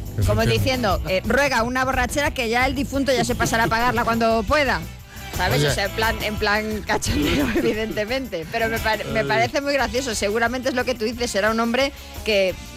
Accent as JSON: {"language": "Spanish", "region": "Galicia", "country": "Spain", "said": "Claro, como gallega"}